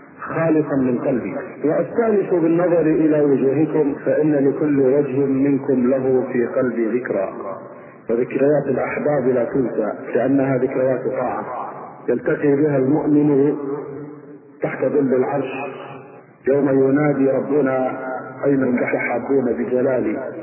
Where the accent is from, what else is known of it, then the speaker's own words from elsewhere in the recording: Kuwait; أنا فلان مسلم من الكويت